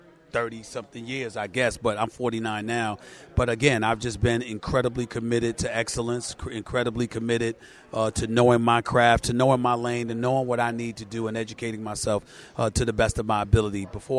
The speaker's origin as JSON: {"language": "English", "town": "New York City", "region": "New York", "country": "United States", "tie": "born or raised there", "also_born_or_lived": "Bronx", "said": "I was born in the Bronx, raised in Hollis, Queens, New York City from the time I was 1 year old."}